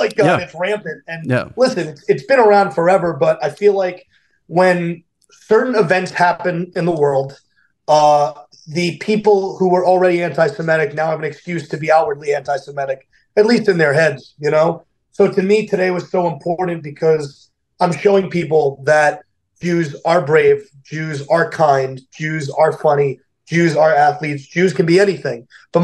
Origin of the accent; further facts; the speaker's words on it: New York, United States; World's End on December 30th at my hometown arena, Nassau Coliseum. I grew up in there, so this is pretty crazy.